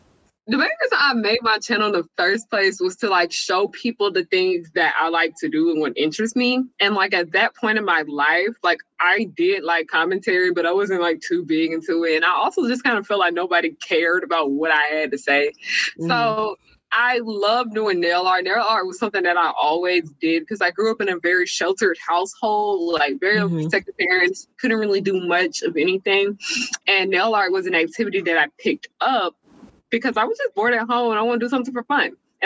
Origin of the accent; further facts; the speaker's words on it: Atlanta, Georgia, United States; I am from Atlanta, Georgia, more specifically the Atlanta suburbs, DeKalb County. I'm 22 years old.